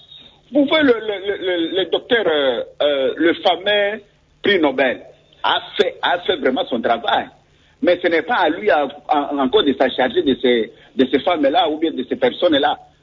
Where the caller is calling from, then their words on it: Bandundu, Kwilu, DR Congo; Je suis déjà chez moi à Bandundouville.